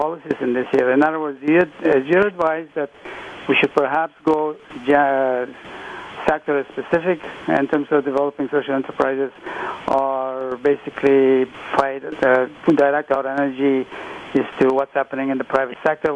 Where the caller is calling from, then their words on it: Toronto, Ontario, Canada; from Toronto. I'm active within the immigrant refugee sector.